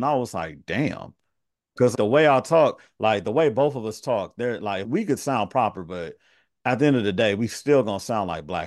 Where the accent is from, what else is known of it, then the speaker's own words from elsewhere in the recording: Carson, California, United States; Like I grew up in Carson, like it's a mile away.